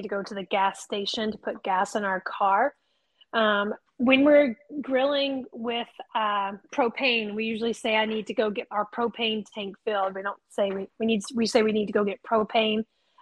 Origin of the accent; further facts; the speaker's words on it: the South, United States; I mean, I'm from the South, so I don't even really know like if Jack Frost means cold is coming or cold is leaving.